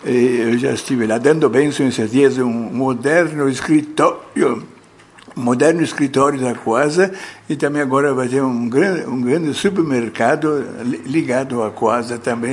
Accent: Água Santa, Rio Grande do Sul, Brazil; born there; Lá onde eu nasci, onde fui batizado, onde fiz a primeira comunhão, me crismei na Água Santa

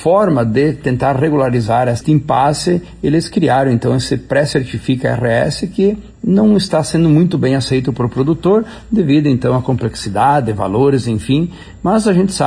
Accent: Rio Grande do Sul, Brazil; ninguém mexeu e aumentou tanto a produção no mundo como nós brasileiros, principalmente gaúchos. Aqui no Rio Grande do Sul

